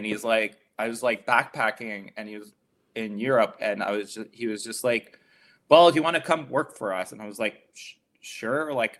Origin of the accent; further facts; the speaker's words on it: Montreal, Quebec, Canada; first of all, I'm from Montreal.